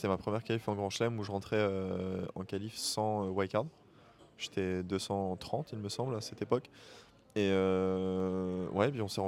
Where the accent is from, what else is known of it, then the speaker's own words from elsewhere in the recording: Boulogne-sur-Mer, Hauts-de-France, France; also born or lived in Toulon; je suis né à Boulogne-sur-Mer, j'ai grandi à Boulogne-sur-Mer. J'ai passé 4 ans dans le sud également, sur Toulon. Donc de mes, j'ai fait de mes 13 ans à 14 ans et demi. Et j'ai fait 16 ans, 18 ans.